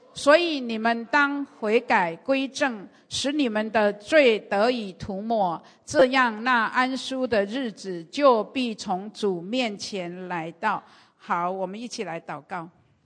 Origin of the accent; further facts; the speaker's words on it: Taiwan; 虽然我们台湾人很喜欢谈政治